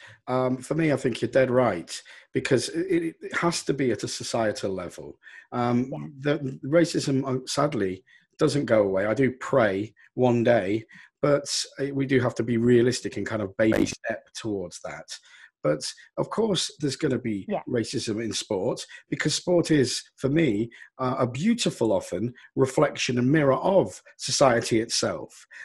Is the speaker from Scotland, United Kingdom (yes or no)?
no; East Midlands, United Kingdom; I actually studied in Loughborough because I'm from the East Midlands, grew up in Leicestershire.